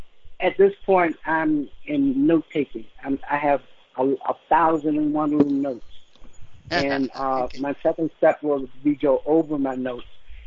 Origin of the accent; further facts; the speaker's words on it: Richmond, Virginia, United States; I grew up in Richmond, Virginia.